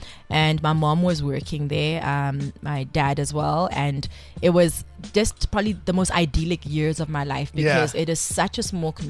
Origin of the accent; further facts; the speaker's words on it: Tweespreet, Free State, South Africa; So for the first four years of my life, from place called Tweespreet. A lot of people don't know it, but it's in the Free State